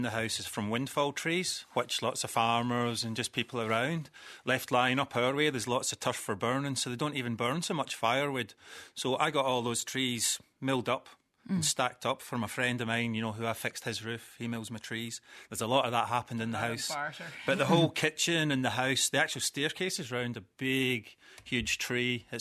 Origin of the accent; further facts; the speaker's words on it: Scotland, United Kingdom; Being a Scotsman, I went kind of skip scavenging quite a lot